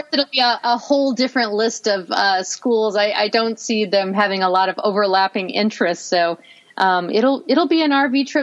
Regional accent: the West, United States; And because we're from the West and we really have spent a lot of time out West exploring

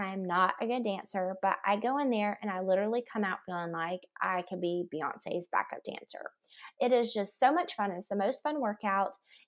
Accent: Greenville, South Carolina, United States; now in Nashville, United States; My family moved to Nashville. We're originally from Greenville, South Carolina. We moved here about 3 years ago, and ever since we have been loving exploring this town.

